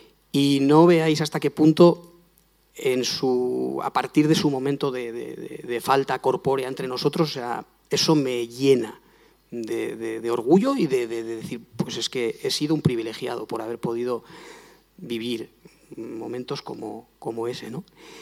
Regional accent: San Sebastián, Basque Country, Spain; soy de San Sebastián, soy natural de aquí de San Sebastián. Mi madre es navarra, yo llevo yendo a los Sanfermines desde antes de tener uso de razón.

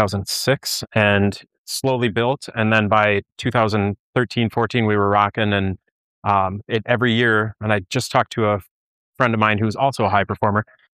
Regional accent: New Richmond, Wisconsin, United States; I'm from New Richmond, Wisconsin.

